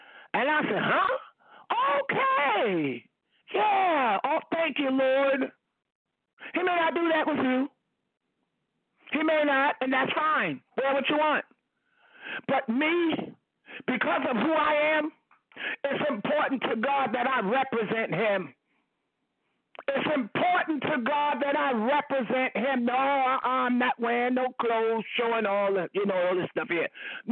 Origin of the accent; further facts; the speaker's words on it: New York, United States; I'm glad I'm from New York. That's my home state. We got some caring people in that state that cares about what happened to the just and the unjust.